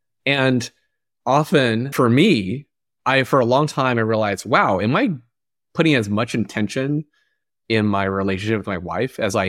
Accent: Dalian, Liaoning, China; I grew up in China. So I was born there in a northern part of China called Dalian. And I was raised by my grandparents up to age 4.

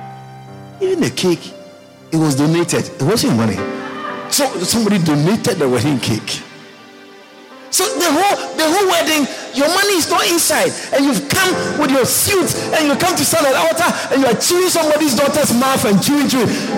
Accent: Ghana; born there; English is a second language; the system I was born in Ghana.

